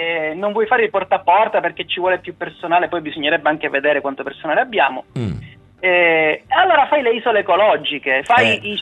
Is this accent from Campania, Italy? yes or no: no; Palermo, Sicily, Italy; lo dico come palermitano